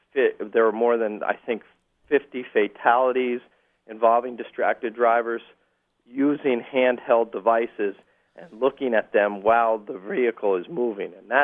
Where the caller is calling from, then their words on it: Pennsylvania, United States; Actually, I'm from Schuylkill County.